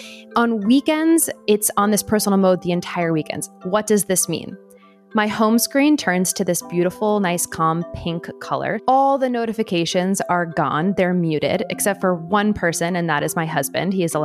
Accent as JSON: {"language": "English", "country": "United States", "lives_now": "Italy", "said": "As an American living in Italy and working with podcasts around the world"}